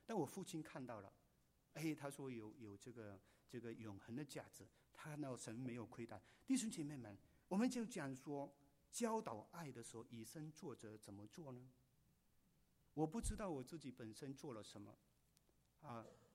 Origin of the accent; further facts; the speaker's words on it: Malaysia; also born or lived in Africa; 我是在马来西亚长大，从来没有见过